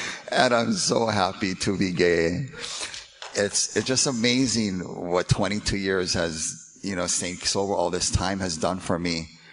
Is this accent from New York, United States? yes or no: no; Hawaii, United States; In Hawaii, we call them haoles. Because where I grew up, you know, I'm Hawaiian, I'm Portuguese, Puerto Rican, and we're crazy people.